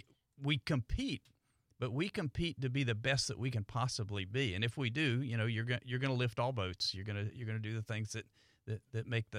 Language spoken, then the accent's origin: English; St. Augustine, Florida, United States; I grew up in St. Augustine. I grew up in the community.